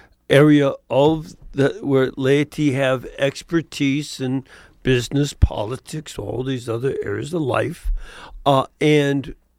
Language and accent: English; Chicago, Illinois, United States; now in Birmingham, United States; I've had contact with Opus Dei in various places, including my hometown Chicago and here in Birmingham.